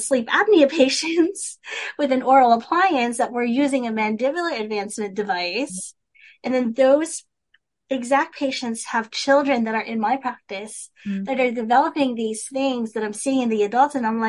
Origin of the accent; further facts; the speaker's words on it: Philippines; I'm Filipino, I speak Tagalog